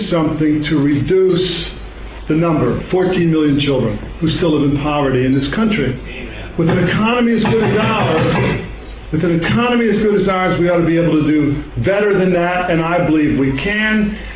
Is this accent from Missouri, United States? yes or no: yes; Crystal City, Missouri, United States; we kicked off the fall part of this campaign in my hometown of Crystal City, Missouri.